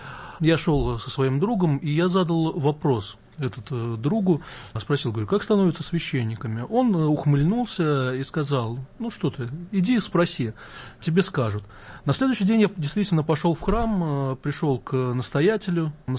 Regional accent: Penza, Penza Oblast, Russia; Я поступил из Пензенской епархии, то есть город Пенза.

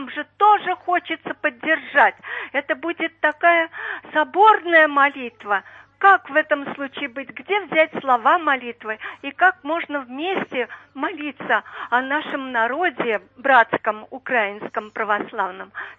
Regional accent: Moscow, Russia; Я из Москвы.

